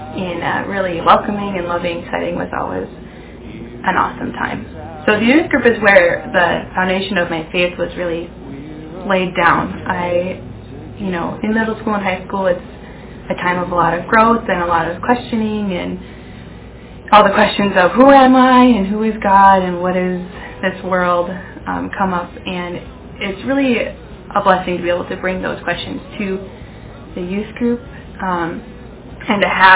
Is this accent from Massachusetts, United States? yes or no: no; Embarrass, Minnesota, United States; now in Bemidji, United States; I currently live in Bemidji, Minnesota, but I was raised in Embarrass, which means I was blessed with the opportunity to go to the Embarrass E Free Church.